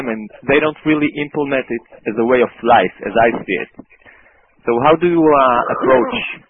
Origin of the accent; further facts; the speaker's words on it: Tel Aviv, Tel Aviv District, Israel; English is a second language; I'm from Tel Aviv, Israel.